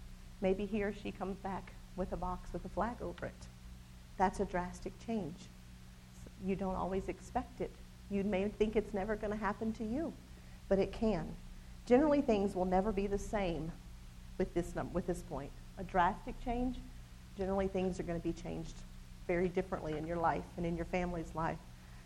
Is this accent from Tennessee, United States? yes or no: yes; Tennessee, United States; I'm originally from Tennessee